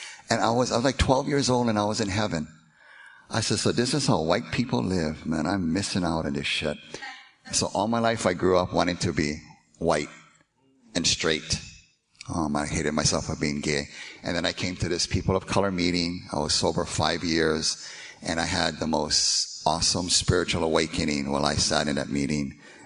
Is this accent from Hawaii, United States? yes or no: yes; Hawaii, United States; In Hawaii, we call them haoles. Because where I grew up, you know, I'm Hawaiian, I'm Portuguese, Puerto Rican, and we're crazy people.